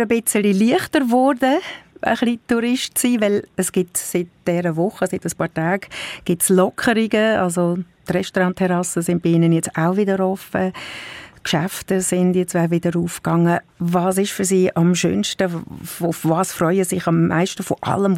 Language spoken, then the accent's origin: German; Switzerland; hier bei uns in der Schweiz